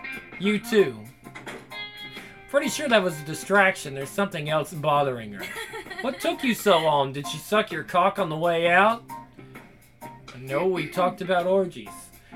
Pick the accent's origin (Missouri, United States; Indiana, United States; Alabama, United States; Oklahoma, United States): Alabama, United States; Well, I'm from Alabama, and I'm offended, Grim.